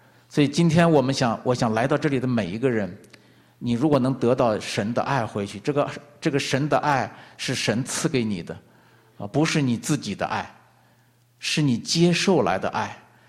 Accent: China; now in Vancouver, Canada; 我们从中国来到加拿大温哥华来干什么来了？

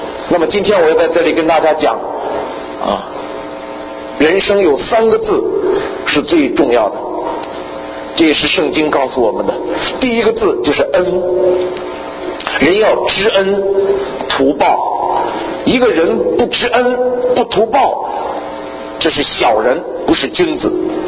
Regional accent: China; 我们在中国农村叫天老爷。农民比现代的好多知识分子啊更有感恩的心啊，更知道敬畏上天。我在小时候在农村长大

